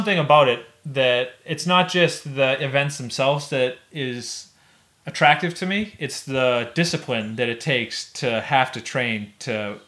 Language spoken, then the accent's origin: English; Howell, New Jersey, United States; I grew up in Howell. I swam at the beach all the time. We used to swim in the bay.